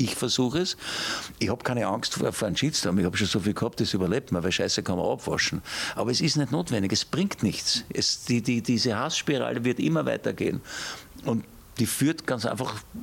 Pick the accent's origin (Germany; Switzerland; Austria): Austria; Und ich schäme mich wirklich als Österreicher